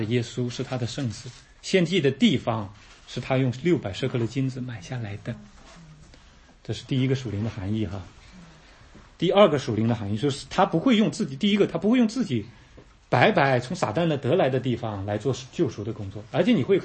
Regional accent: China; 我们中国人特别看重的

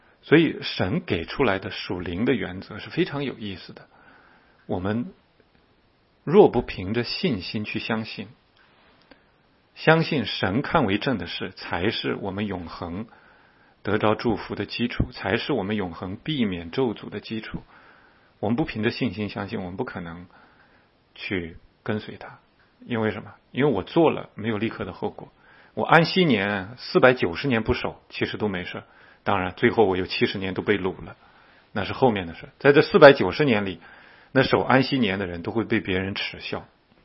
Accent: China; 我们都在中国长大的孩子们都吃过这个鸡鸭血汤的

